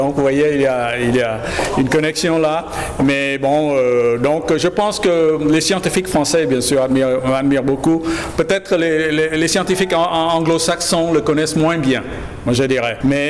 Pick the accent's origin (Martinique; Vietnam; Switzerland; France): Vietnam; je suis de culture française. Vous savez, je suis vietnamien, je fais un lycée français et bien sûr, le lycée où j'étais, en fait, ça s'appelait lycée Saint-Exupéry aussi.